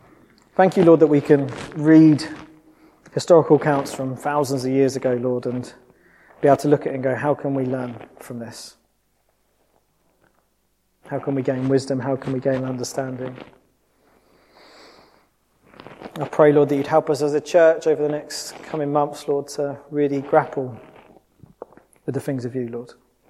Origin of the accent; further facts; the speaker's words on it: United Kingdom; As British people, we can be naturally critical and analytical.